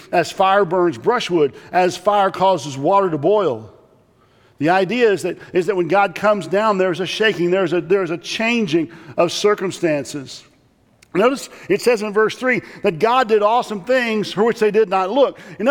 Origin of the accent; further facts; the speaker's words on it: Texas, United States; I grew up in Texas, and we experienced drought a lot, but not so much earthquakes.